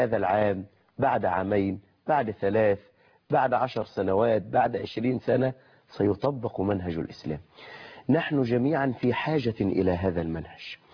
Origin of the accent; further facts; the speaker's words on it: Suez, Suez Governorate, Egypt; أحد المرشحين عندنا في السويس البارزين